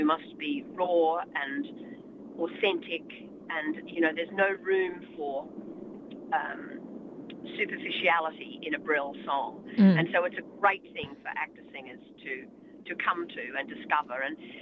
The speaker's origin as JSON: {"language": "English", "town": "Brisbane", "region": "Queensland", "country": "Australia", "tie": "born or raised there", "lives_now": "Sydney, Australia", "said": "I was born in Brisbane. I came to Sydney in the early 70s"}